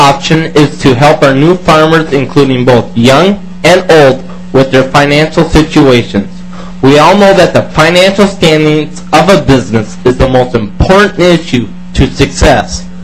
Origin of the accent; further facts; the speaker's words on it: Hanover, Minnesota, United States; I'm from Hanover, Minnesota.